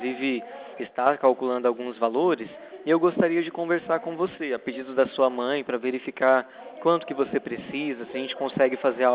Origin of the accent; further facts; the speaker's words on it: Araçatuba, São Paulo, Brazil; eu sou aqui de Araçatuba